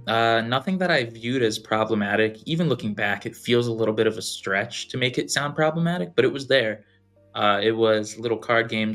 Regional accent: New Jersey, United States; Growing up in South Jersey, we were about 45 minutes to an hour, depending on traffic, to the casinos in Atlantic City.

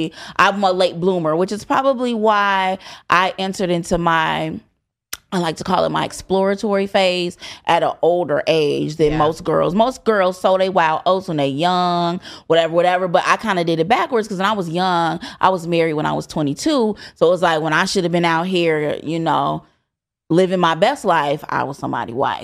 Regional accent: Chicago, Illinois, United States; I find a lot of men and they like are intrigued by the fact that I'm from Chicago.

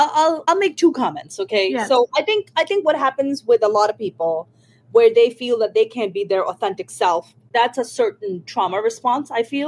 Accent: New York, United States; I'm a New Yorker. I grew up in New York. I tend to be very direct.

